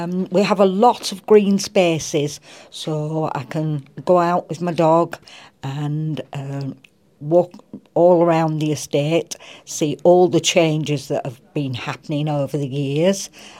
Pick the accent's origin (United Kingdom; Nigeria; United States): United Kingdom; Kirkcaldy, Scotland; And I'm also from Kirkcaldy. I've lived here for 47 years and I've seen a lot of changes.